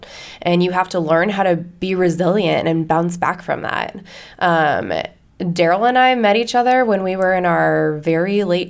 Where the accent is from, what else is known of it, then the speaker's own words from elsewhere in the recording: Colorado, United States; moved away as an adult; I was like, I can't live in Kansas anymore, because I grew up in Colorado, and I went to Kansas for a year, and I was done.